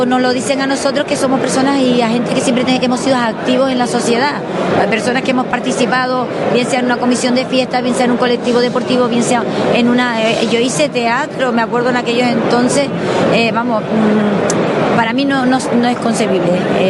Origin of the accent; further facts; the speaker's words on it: Canary Islands, Spain; Yo, bueno, como buena majorera